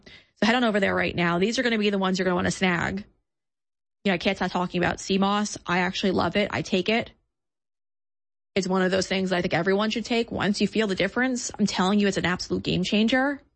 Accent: New York, United States; And I remember because I'm from New York. So in Long Island, a lot of these parties did happen.

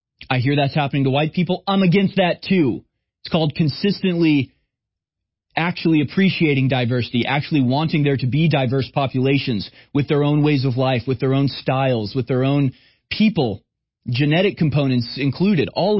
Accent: Houston, Texas, United States; But I grew up in Houston. I was never a majority in any school that I went to.

